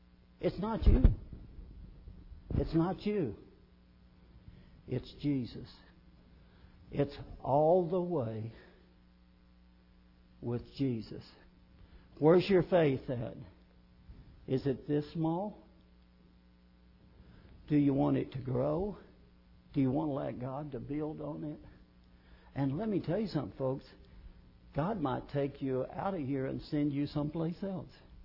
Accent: Little Mud, Kentucky, United States; I'll just tell you, I'm from Little Mud, Kentucky. Little Mud, Kentucky. Nobody knows where that is.

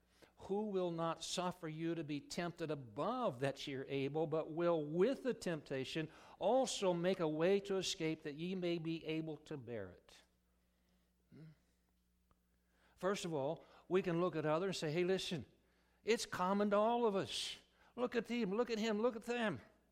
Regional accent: Omaha, Nebraska, United States; And so I consented to come back to Omaha. Counts a blessing my hometown for you who don't know it. I was raised at 2527 Avenue C.

